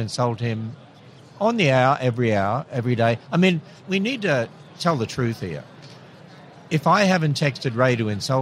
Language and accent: English; Australia; So it comes automatic from me because I'm an Australian.